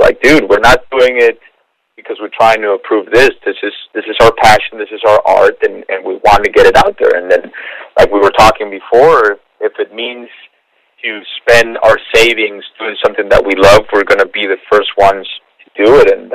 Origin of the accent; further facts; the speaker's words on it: Colombia; we come from a Spanish background. I mean, we're from Colombia originally, my brother and I.